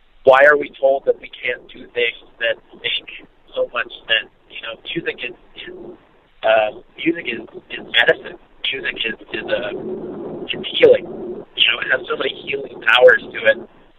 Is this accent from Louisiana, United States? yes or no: no; Santa Cruz, California, United States; And growing up in Santa Cruz, California, one of the bands that I had to look up to was a local band by the name